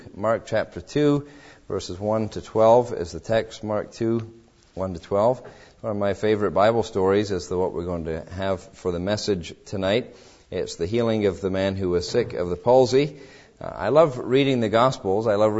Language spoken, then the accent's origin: English; England, United Kingdom; I grew up in England, and the roofs are made of slate, and they're pitched